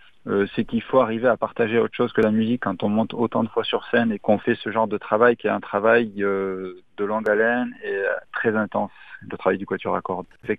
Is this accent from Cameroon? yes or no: no; Toulouse, Occitanie, France; Je suis né à Toulouse, vraiment, voilà. J'habitais à Saint-Orens, mais je suis né en face, à l'hôpital Lagrave, en face de l'auditorium Saint-Pierre-des-Cuisines.